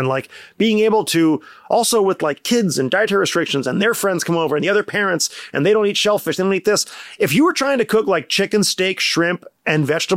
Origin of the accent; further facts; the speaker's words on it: Santa Monica, California, United States; growing up in Santa Monica, you're raised to believe that barbecued chicken is a boneless, skinless chicken breath grilled with some KC masterpiece.